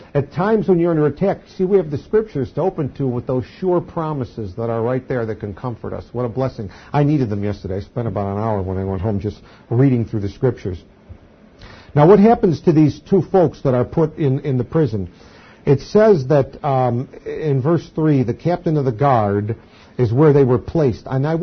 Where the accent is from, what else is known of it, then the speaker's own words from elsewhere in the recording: Poughkeepsie, New York, United States; born there; I was born in 1954 in the United States of America in Poughkeepsie, New York